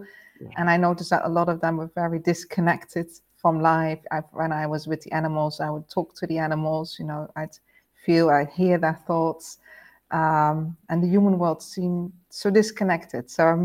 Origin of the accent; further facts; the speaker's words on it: Netherlands; All of those fairy tales, European fairy tales, growing up in the Netherlands, of course, as well.